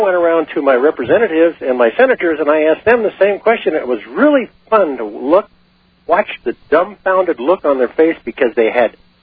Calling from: Colorado, United States; I'm from Colorado.

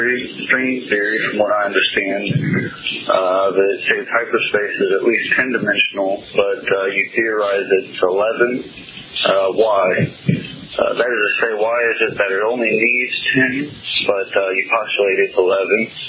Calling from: Collins, Illinois, United States; I'm calling from Collins, Illinois.

